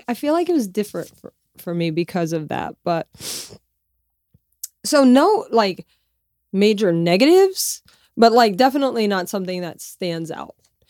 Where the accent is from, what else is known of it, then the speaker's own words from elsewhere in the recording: Louisiana, United States; Growing up in Louisiana, dates are kind of like made for you.